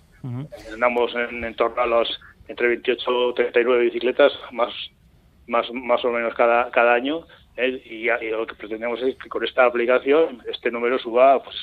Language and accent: Spanish; Pamplona, Navarre, Spain; somos de Pamplona de toda la vida, hemos andado en bici y no hemos tenido problemas.